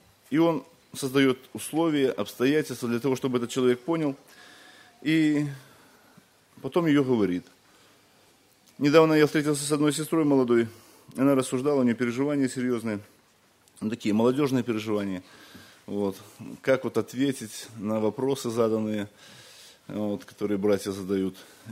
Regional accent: Minsk, Belarus; я вообще из Белоруссии, из города Минск. Я там живу.

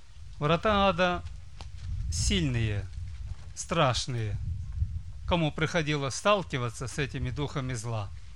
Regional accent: Moldova; братья и сестры, я из Молдавии

